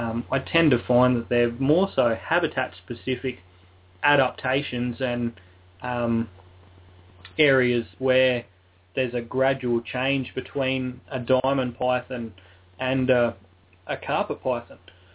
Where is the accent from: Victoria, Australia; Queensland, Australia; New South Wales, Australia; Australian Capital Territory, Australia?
New South Wales, Australia; Grafton; also born or lived in Sydney; I did actually grow up close to that area. I was born in Sydney and grew up in Grafton on the mid-north coast of New South Wales